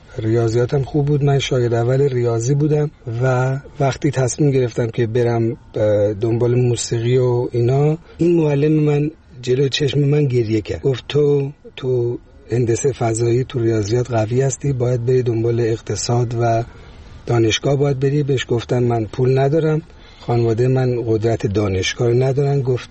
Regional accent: Iran

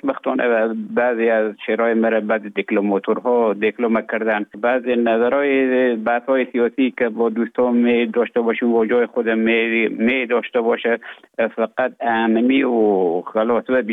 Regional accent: Afghanistan; moved away as an adult; also born or lived in Russia; now in Finland; به افغانستان تا زمانی که ببخشن طالبا آمدن من در افغانستان بودم. بعد از ای که از افغانستان طالبا آمدن به اوج گذاره محکمه که مشکل بود و آمدم به طرف های روسیه و از روسیه آمدم به ایجه به فنلاند.

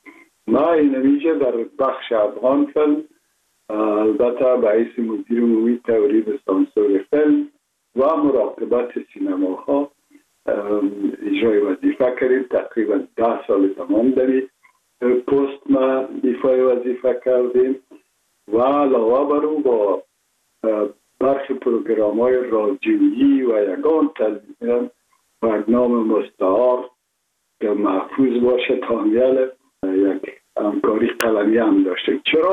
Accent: Kabul, Afghanistan; born or raised there

